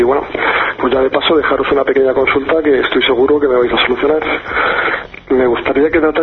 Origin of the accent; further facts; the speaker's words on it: Madrid, Community of Madrid, Spain; de Madrid.